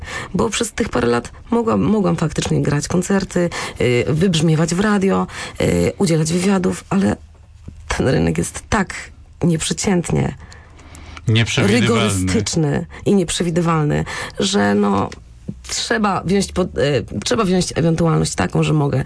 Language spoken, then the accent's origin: Polish; Lubin, Lower Silesian Voivodeship, Poland; Moim rodzinnym miastem jest Lubin, koło Wrocławia. Tak. I właśnie może dlatego, że pochodzę z takiego niewielkiego miasta